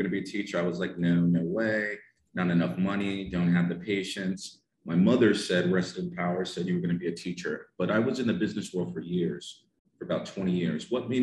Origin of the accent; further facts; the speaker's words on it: United States; now in Saudi Arabia; South Korea, growing up in America, I had the opportunity to know a lot of South Koreans. So I ended up in Saudi Arabia for two primary reasons.